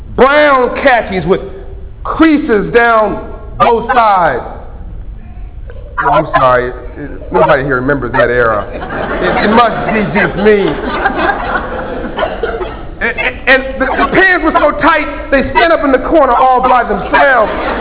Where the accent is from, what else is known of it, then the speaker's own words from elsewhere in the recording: Compton, California, United States; I grew up in Compton, California, South Central LA. So I'm in Compton, I'm 10 years old